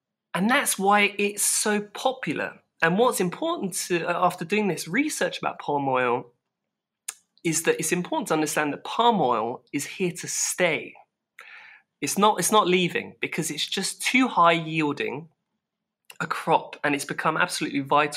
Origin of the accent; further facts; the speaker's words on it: London, United Kingdom; also born or lived in Edinburgh / Northern Europe; I grew up in London